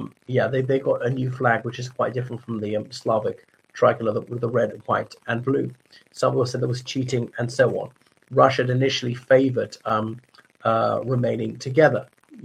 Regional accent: Ireland; from Ireland.

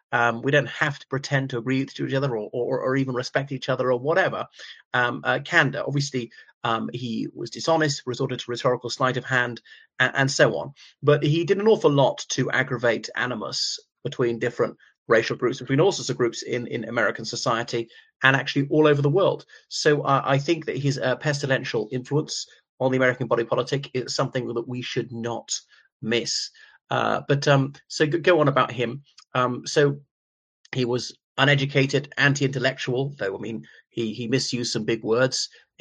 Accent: Ireland; from Ireland.

